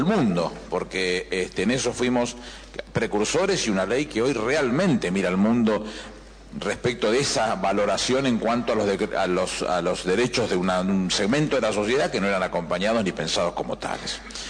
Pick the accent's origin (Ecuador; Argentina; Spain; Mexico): Argentina; durante buena parte de nuestra vida como argentinos